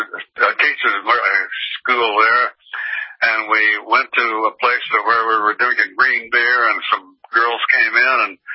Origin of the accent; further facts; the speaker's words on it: Vandalia, Missouri, United States; I was raised in Vandalia, Missouri, a small town, and got up to high school there, went to the University of Missouri for 1 year.